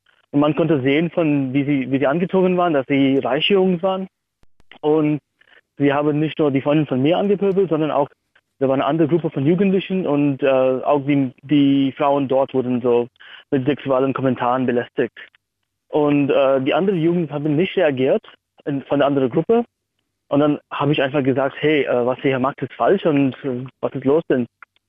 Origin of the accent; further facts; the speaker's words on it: Mumbai, Maharashtra, India; now in Berlin, Germany; Ich komme aus Indien und bin Student hier in Berlin seit 6 Jahren.